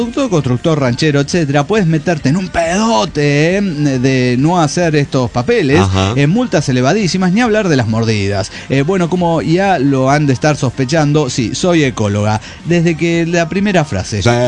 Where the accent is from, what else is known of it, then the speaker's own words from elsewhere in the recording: Querétaro, Mexico; de Querétaro, México.